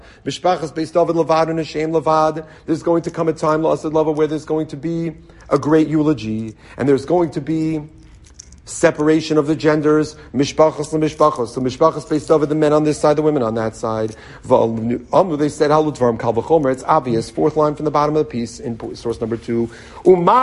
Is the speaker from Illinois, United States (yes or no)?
no; Baltimore, Maryland, United States; And I remember this growing up in the Aguda in Baltimore, they have two women's sections.